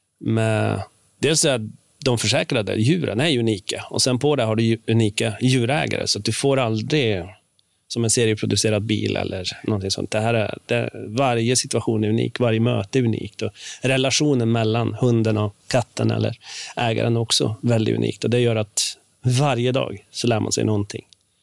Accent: Norway; Swedish is a second language; moved away as an adult; now in Sweden; nej men jag kommer från Norge, jobbat inom turism i alla dessa år från skidor till hotell.

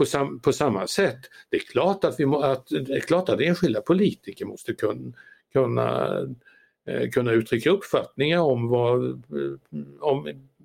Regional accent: Aneby, Jönköping County, Sweden; born there; Det gjordes i min födelseort Aneby för flera decennier sedan.

